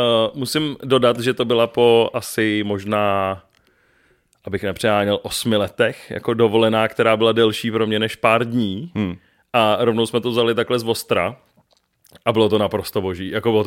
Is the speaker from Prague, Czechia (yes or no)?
yes; Prague, Czechia; jako my rodilí Pražáci, který to tady máme protrajdený horem spodem